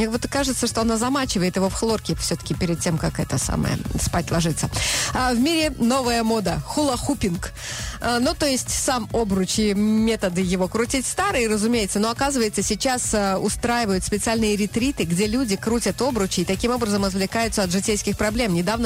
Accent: Tajikistan; Я не знаю туркменского, потому что я из Таджикистана.

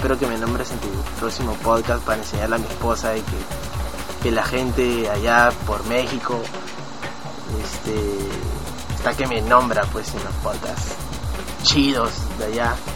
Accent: Peru; now in Nagoya, Japan; soy peruano y bueno, pues estoy viviendo ahorita acá en Nagoya, Japón. Desde Japón

